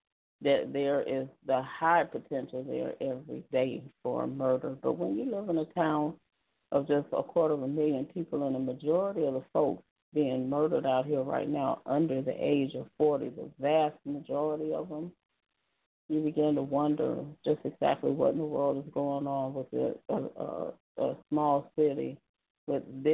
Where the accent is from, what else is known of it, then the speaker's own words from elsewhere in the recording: Detroit, Michigan, United States; also born or lived in Denver; And I was born in Denver, grew up in Detroit, big metropolis, Detroit.